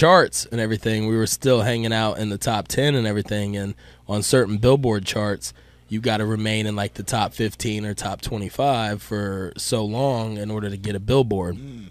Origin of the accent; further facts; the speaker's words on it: Kentucky, United States; I'm originally from Kentucky, man.